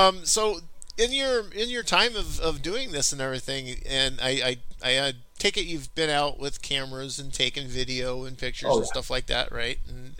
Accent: California, United States; now in Wisconsin, United States; See, I'm originally from California.

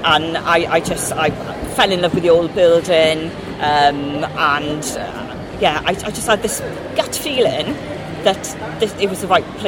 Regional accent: Llantrisant, Wales, United Kingdom; Originally, I am from Llantrisant, which is parish of the Three Saints. So that's where I started my life. And for the first 2 years, my parents lived in a cottage. I lived in a cottage, obviously, with them up in the old town, up in the old parish of Llantrisant.

